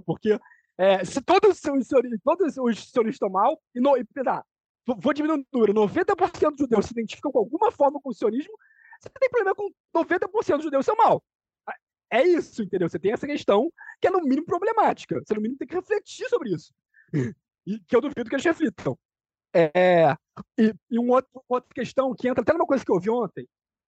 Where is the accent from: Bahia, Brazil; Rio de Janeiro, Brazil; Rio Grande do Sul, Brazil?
Rio de Janeiro, Brazil; eu sou carioca